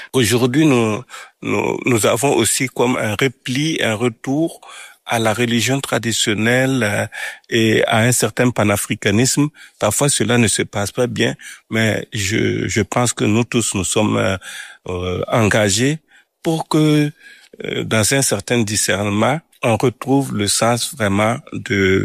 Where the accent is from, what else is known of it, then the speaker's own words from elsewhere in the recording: Koudougou, Centre-Ouest, Burkina Faso; Moi, je viens de la ville de Kudugu.